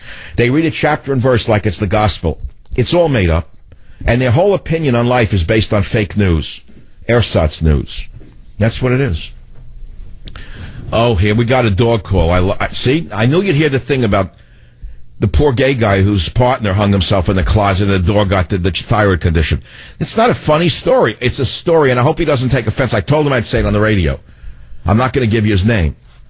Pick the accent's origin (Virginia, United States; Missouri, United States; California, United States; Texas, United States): California, United States; San Francisco; Here, … on KSFO, right in my hometown, San Francisco.